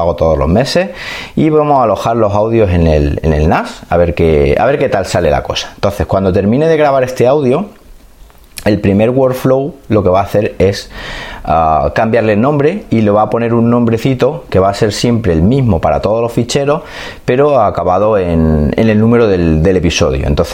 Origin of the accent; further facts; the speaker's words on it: Andalusia, Spain; no soy de Linares, soy de un pueblecito muy al norte de Jaén, limitando ya con Albacete. Y es un pueblecito que obviamente la temperatura al estar en plena Sierra de Segura pues nos da un respiro.